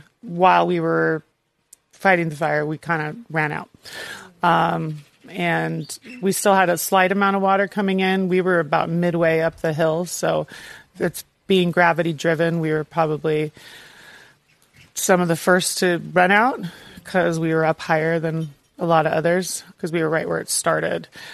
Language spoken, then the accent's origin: English; Lahaina, Hawaii, United States; I'm from Lahaina